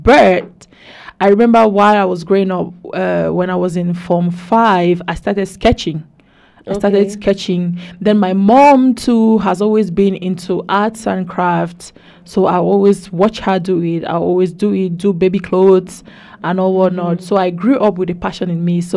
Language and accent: English; Bamenda, Northwest Region, Cameroon; And I'm from Bamenda.